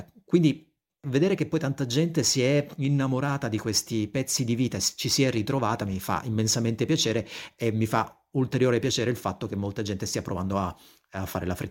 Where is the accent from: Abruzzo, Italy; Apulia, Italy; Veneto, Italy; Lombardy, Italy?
Apulia, Italy; io sono nato a Bari e poi ho vissuto tutta la vita in provincia di Taranto, però io sono nato al Policlinico di Bari